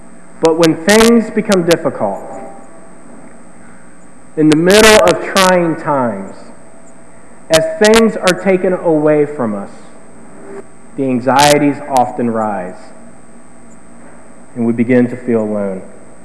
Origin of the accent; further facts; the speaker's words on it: South Charleston, Ohio, United States; you'll come to my hometown, South Charleston, Ohio. Population about 1,400 people. It's not even real, it's a village, a small village. And in most of my childhood, I grew up in the country outside of the village.